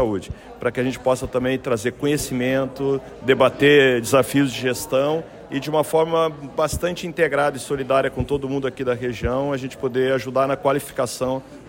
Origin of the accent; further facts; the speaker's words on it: Rio Grande do Sul, Brazil; como brasileiros, como gaúchos que vivemos acompanhando a tragédia que ocorreu aqui